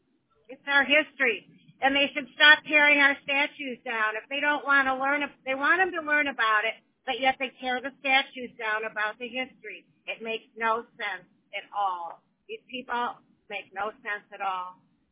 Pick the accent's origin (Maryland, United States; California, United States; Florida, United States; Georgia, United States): Florida, United States; I'm from Florida.